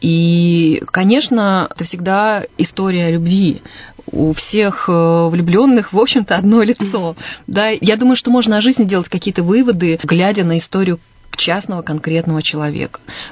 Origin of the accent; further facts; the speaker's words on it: Irkutsk, Irkutsk Oblast, Russia; я как иркутянка пишу об Иркутске, это мой наглядный материал, это город, который я люблю.